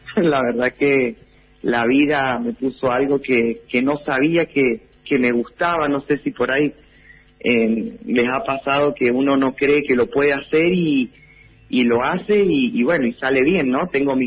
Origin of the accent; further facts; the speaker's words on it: San Rafael, Mendoza, Argentina; born there; moved away as an adult; now in General Alvear, Argentina; yo nací en San Rafael y, bueno, me fui a los 18 años, y cuando llegué acá al Alvear